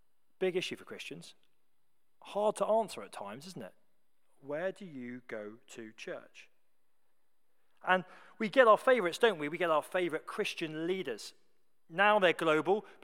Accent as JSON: {"language": "English", "country": "United Kingdom", "said": "We love to line up behind somebody. We love it. We love it. It makes us feel safe. As British people, we feel secure."}